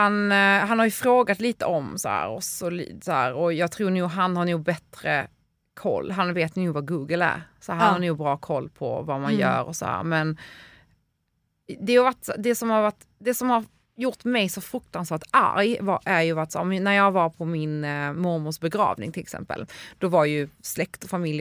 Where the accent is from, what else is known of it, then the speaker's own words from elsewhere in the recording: Poland; Och den här låten får mig att tänka på min pappa och min uppväxt i Polen.